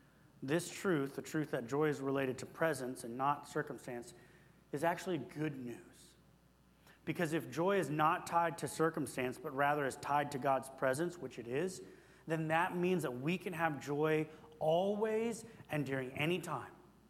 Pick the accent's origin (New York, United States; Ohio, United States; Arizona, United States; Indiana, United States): Arizona, United States; Phoenix; So I grew up in Phoenix.